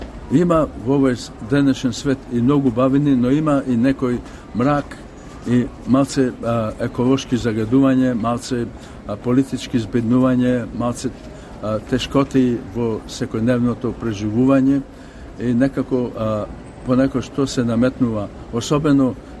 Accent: Bitola, Pelagonia, North Macedonia; а сепак ние сме од Битола, јас сум од Битола. To мене ми е гнездото, то мене ми е седелото.

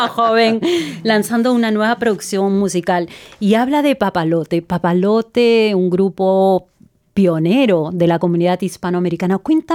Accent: Peru; now in Australia; yo cuando llegué a Australia, ah, ¿de dónde eres? De Perú

